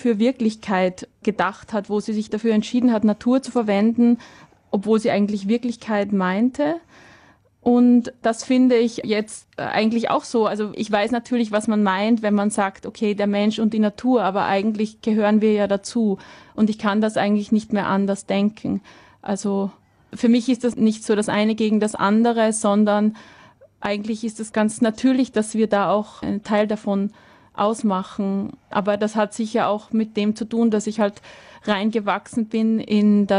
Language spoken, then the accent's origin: German; Bad Ischl, Upper Austria, Austria; Ich bin nämlich im Salzkammergut aufgewachsen, in Bad Ischl, und das ist ganz in der Nähe von Strobel am Wolfgangsee